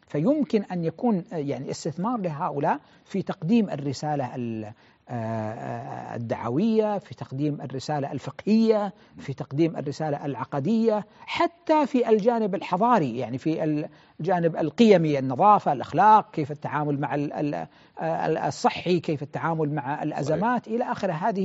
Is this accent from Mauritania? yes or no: no; Saudi Arabia; أعتقد بأنه المفترض أن يكون هناك عدد من مراكز الأبحاث عندنا في السعودية